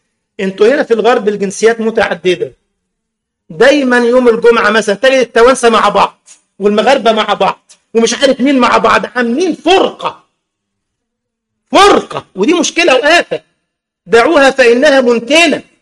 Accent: Egypt; ده جه يا عيني برضه صاحبنا واحد تاني عندنا في مصر برضه

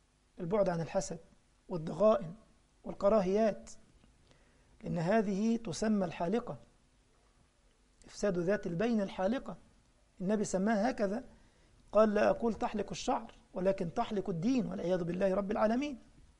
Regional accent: Egypt; جه البوليتساي بلغة الغرب هنا اسمه رجال الشرطة عندنا في مصر

